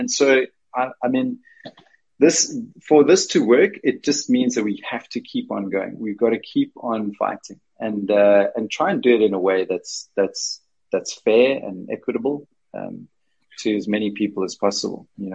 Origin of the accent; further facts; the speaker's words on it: Denmark; my whole family is Danish. I come from Denmark. My lineage is Danish